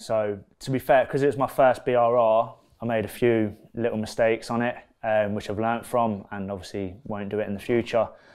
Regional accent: Leicester, East Midlands, United Kingdom; In a council estate in Leicester called Ayres Monsell.

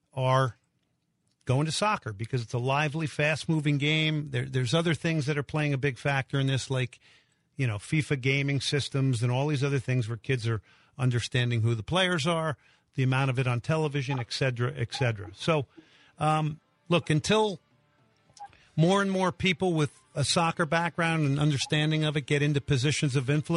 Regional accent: New Jersey, United States; There were very defined areas where I grew up in New Jersey, which is where we got our influences

